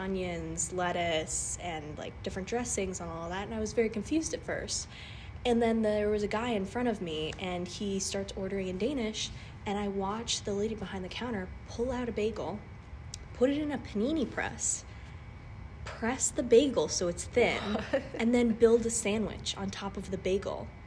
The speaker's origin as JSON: {"language": "English", "region": "New York", "country": "United States", "said": "I am from New York and I know good bagels, and I didn't know whether or not I'd find a good bagel place where I lived in Copenhagen"}